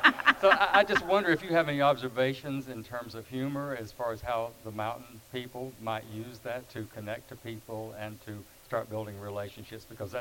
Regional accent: Louisville, Kentucky, United States; I'm from Louisville, and recently I've had the wonderful experience of reconnecting with my mountain and Piedmont Carolina roots.

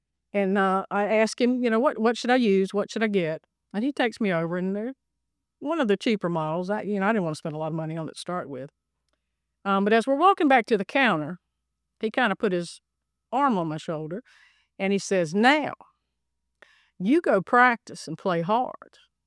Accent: Goldsboro, North Carolina, United States; Well, I grew up in Goldsboro. Lived there my entire life until I went to college.

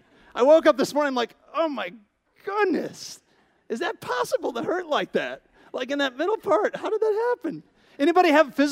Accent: Quad Cities, Illinois, United States; Now, I grew up in Western Illinois along the Mississippi River, farming country, right? I grew up in the city, but a relatively small city compared to like Milwaukee, right?

